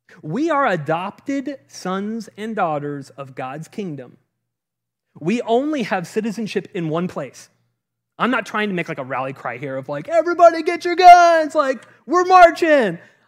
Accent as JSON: {"language": "English", "region": "California", "country": "United States", "tie": "born or raised there", "said": "I remember growing up in California, it was strange that my grandmother had a basement."}